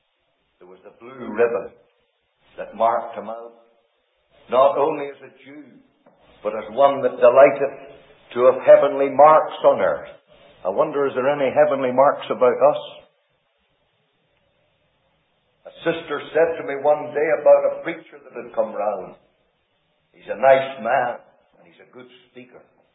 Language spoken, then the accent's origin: English; Canada; I'm an Irishman, half a Scot, and all a Canadian.